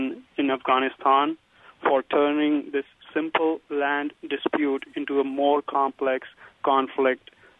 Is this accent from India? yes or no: yes; India; I was born and raised in India and have lived my whole life with the constant reminder of the turmoil which is going on in Kashmir